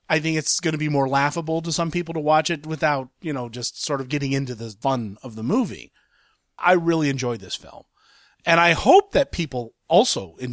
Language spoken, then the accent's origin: English; Columbus, Ohio, United States; You can check it out in my hometown at the Gateway Theater in Columbus over this weekend.